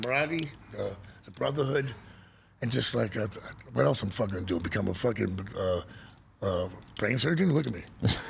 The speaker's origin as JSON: {"language": "English", "town": "Queens", "region": "New York", "country": "United States", "said": "But the way I speak, I'm from Queens. I speak a certain way."}